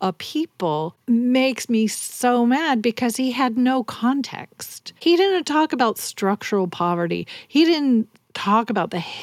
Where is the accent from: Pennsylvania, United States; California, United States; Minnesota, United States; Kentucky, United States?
Kentucky, United States; When I'm in Kentucky or when I'm at home, when I'm talking to my neighbors, I talk the way I spoke growing up.